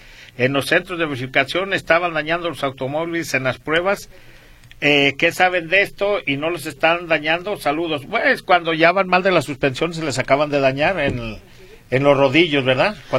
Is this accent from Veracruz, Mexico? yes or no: no; Zacatecas, Mexico; yo soy de Zacatecas y allá es la mejor tuna, ¿eh?